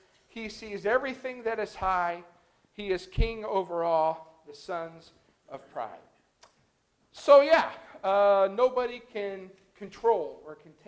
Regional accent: Scotland, United Kingdom; as a Scot, you know, I have to say

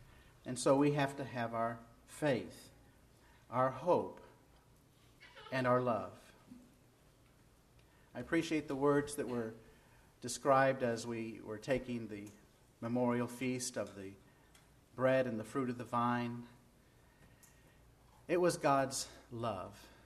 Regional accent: Chicago, Illinois, United States; Growing up in Chicago that year, there was a Democratic National Convention that caused us to come inside early every night because of the riots.

